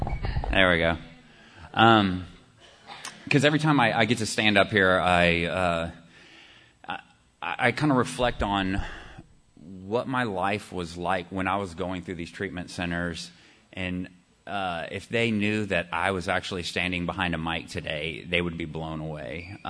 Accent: Austin, Texas, United States; I guess to start my story out, I was raised here in Austin, Texas.

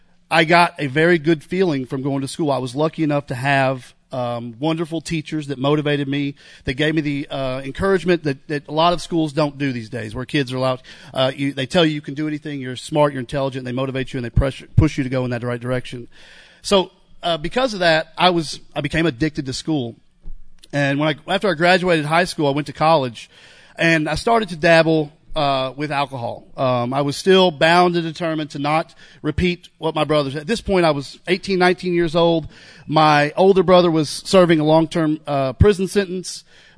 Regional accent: Kentucky, United States; So I grew up in Eastern Kentucky, in a broken home.

